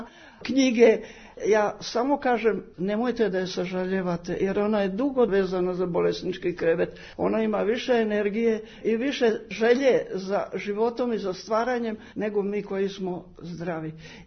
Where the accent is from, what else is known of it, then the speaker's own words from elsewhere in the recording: Lika-Senj County, Croatia; ove godine ću da napunim 80 godina. Inače sam rodom iz Like